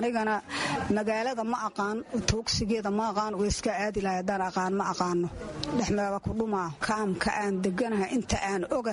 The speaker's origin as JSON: {"language": "Somali", "town": "Janaale", "region": "Lower Shabelle", "country": "Somalia", "said": "waxaan ka soo barakacay meel la yiraa Janaale"}